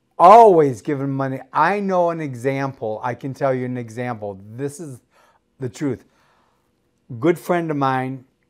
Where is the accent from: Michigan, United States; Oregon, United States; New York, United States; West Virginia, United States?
Michigan, United States; Detroit; You know, I'm from Detroit, a suburb, and there was none of that.